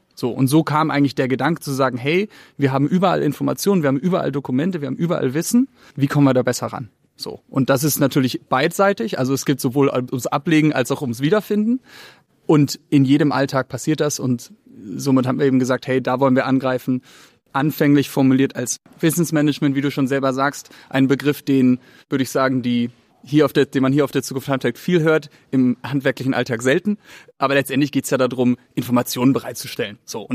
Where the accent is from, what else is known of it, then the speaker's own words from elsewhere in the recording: Braunschweig, Lower Saxony, Germany; now in Berlin, Germany; Ich komme ursprünglich aus Braunschweig, bin inzwischen in Berlin gelandet.